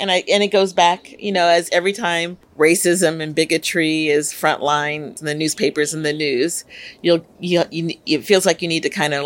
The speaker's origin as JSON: {"language": "English", "town": "Laurel Canyon", "region": "California", "country": "United States", "tie": "born or raised there", "said": "Part of what we didn't talk about in terms of growing up in Laurel Canyon, aside from the counterculture and all of that, was that we were very much attuned to the sort of nature"}